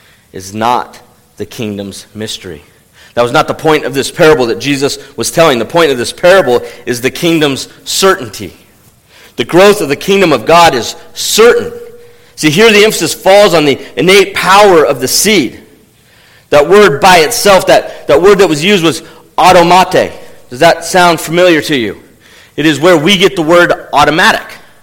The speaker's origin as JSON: {"language": "English", "town": "Fresno", "region": "California", "country": "United States", "tie": "born or raised there", "said": "I grew up in Fresno. I can tell you farmers work hard."}